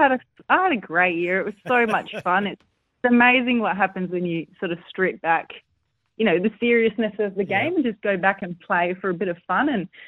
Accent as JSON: {"language": "English", "region": "Northern Territory", "country": "Australia", "said": "my home state in Northern Territory right now"}